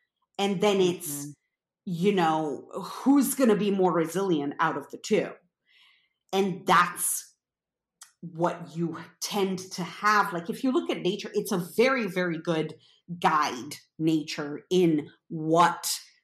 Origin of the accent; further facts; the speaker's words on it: Romania; I grew up in Romania and was there, I mean, I was very young, but when the Romanian Revolution happened